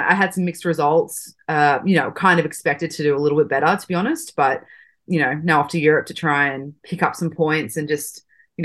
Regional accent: Sydney, New South Wales, Australia; I am from Sydney, Australia. I started tennis when I was 12.

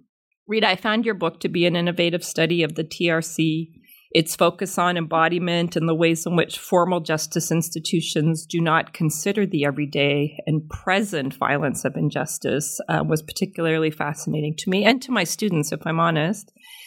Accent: Canada; I'm a Canadian

